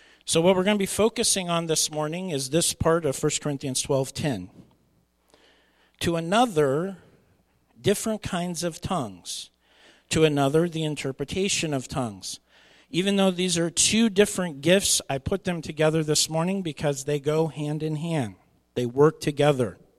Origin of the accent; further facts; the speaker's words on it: Oxnard, California, United States; accent: California accent; But Californians, you know, I was a Californian. I was born in Oxnard, California. Yes, I actually admitted that. But I have a California accent.